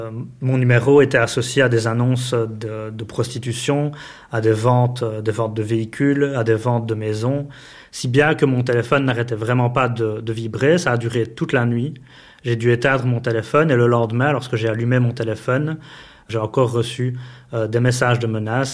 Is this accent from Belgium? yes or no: yes; Grâce-Hollogne, Wallonia, Belgium; J'ai grandi à Graisselogne, donc une commune proche de la ville de Liège.